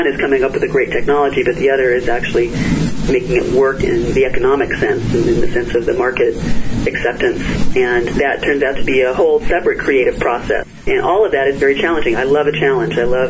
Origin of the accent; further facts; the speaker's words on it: Berkeley, California, United States; I grew up in Berkeley, California, and I was fortunate to really be exposed to science at a very early age.